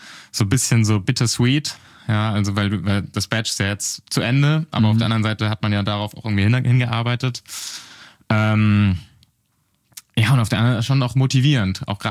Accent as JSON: {"language": "German", "region": "Southern Germany", "country": "Germany", "tie": "born or raised there", "said": "Ich komme aus Süddeutschland, Wiegs am Rand, ein kleines Dorf, 400 Einwohner und bin da aufgewachsen"}